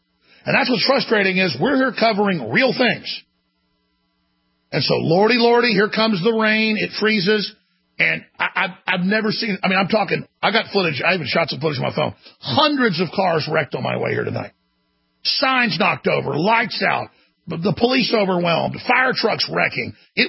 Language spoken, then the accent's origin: English; Dallas, Texas, United States; I mean, I grew up in Dallas where it froze 6-7 times a year.